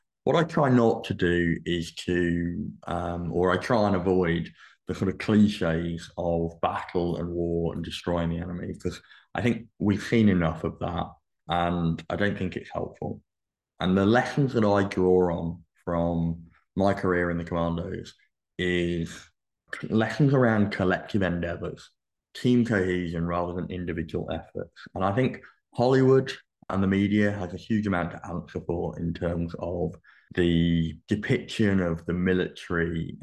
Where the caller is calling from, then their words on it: Ontario, Canada; I'm dialing in from Ontario, Canada, where it's a balmy -5 degrees.